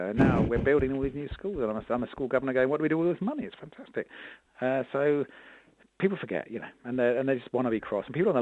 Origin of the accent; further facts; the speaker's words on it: Maidenhead, South East England, United Kingdom; my hometown where I grew up in rock-solid Tory Maidenhead, where my parents still lived.